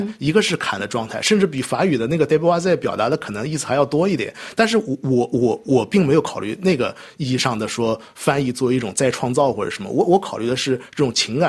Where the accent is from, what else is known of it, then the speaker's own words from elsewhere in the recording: China; 但这种长句其实很多时候是不符合我们中国人的